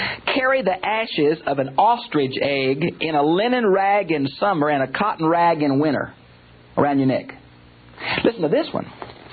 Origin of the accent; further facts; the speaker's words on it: Houston, Texas, United States; I've been on the freeway in Houston, my hometown